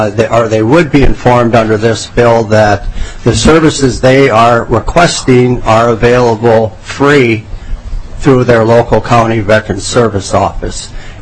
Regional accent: Mankato, Minnesota, United States; I'm from Mankato

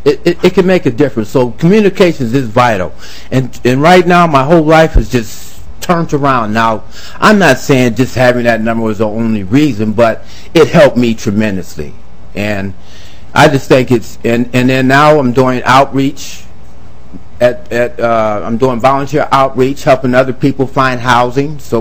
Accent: Minnesota, United States; I'm a Minnesotan, been here for many, many 50 or so years.

